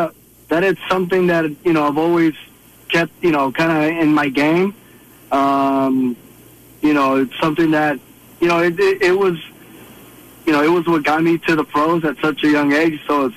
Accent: Houston, Texas, United States; Yeah, I was born and raised here in Houston.

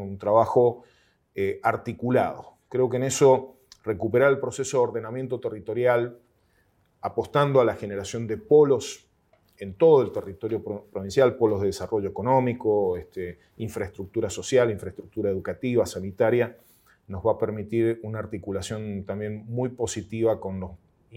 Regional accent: Rodeo del Medio, Mendoza, Argentina; entre ellas mi pueblo donde yo crecí, Rodeo del Medio, y tantas otras que sabemos la importancia que tendría un transporte de esa naturaleza.

